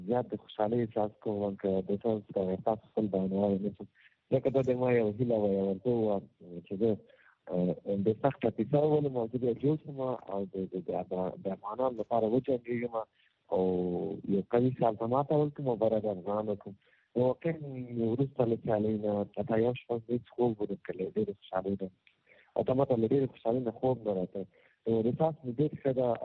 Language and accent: Pashto; Laghman, Afghanistan; also born or lived in Kabul; زه اصلا د لغمان ما کابل کې زیږیدلې ما او څه خبره ده چې موږ ټول افغانان یو افغان ما او بیا پښتون یم.